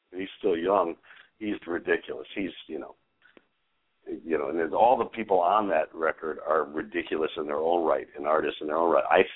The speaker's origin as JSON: {"language": "English", "town": "Chicago", "region": "Illinois", "country": "United States", "tie": "born or raised there", "said": "We're both from Chicago. I've known him for 30-something years."}